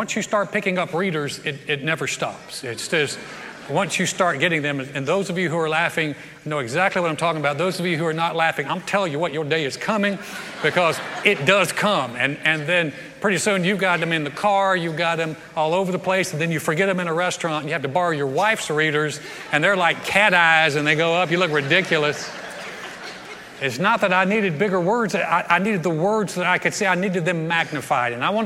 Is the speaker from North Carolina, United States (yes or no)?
yes; North Carolina, United States; moved away; I grew up in North Carolina. In North Carolina, the state sport and almost state religion is basketball. They love basketball. When I came to Texas, 1981